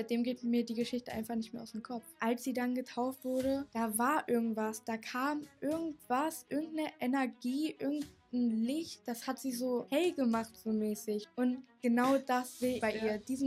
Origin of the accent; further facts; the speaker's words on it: Eisenhüttenstadt, Brandenburg, Germany; Ich bin 15 Jahre alt und ich komme hier aus Eisenhüttenstadt.